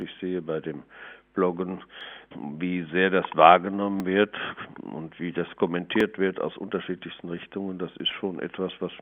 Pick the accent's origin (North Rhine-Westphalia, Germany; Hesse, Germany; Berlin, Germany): North Rhine-Westphalia, Germany; Etteln; Ich komme aus einem kleinen Dorf bei Paderborn, aus Etteln.